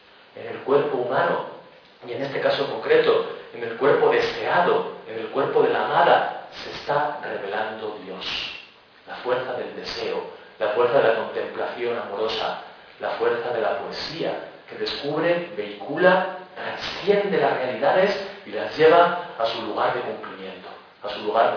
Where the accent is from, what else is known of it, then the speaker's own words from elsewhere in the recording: Castile, Spain; Yo conozco un poco el de Castilla, el de mi tierra